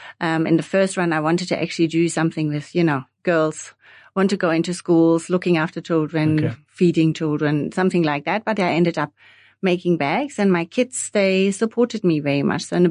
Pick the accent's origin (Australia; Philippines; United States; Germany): Germany; now in Namibia; I'm actually from Germany.